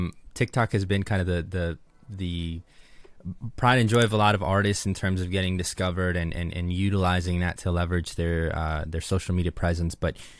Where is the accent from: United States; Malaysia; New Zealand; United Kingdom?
United States; Jupiter, Florida; when I moved back to this little town called Jupiter, my hometown. Joey's from there as well, Jupiter, Florida. It's a southeast region of Florida.